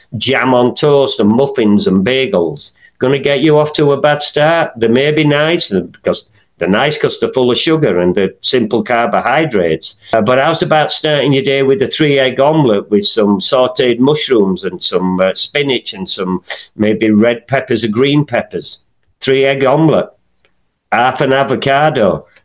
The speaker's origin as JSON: {"language": "English", "region": "England", "country": "United Kingdom", "tie": "born or raised there", "said": "when I was a teenager in growing up in England in the mid 70s"}